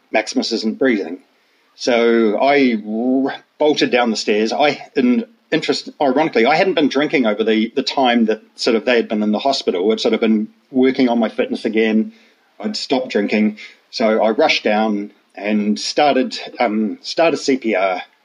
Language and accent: English; New Zealand; growing up in New Zealand, we have a similar sort of culture that we imported from the UK and from Ireland.